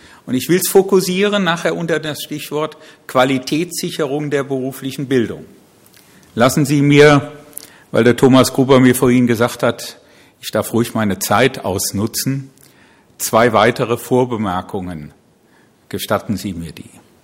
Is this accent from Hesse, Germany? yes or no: yes; Hesse, Germany; als Hesse in der Mitte Deutschlands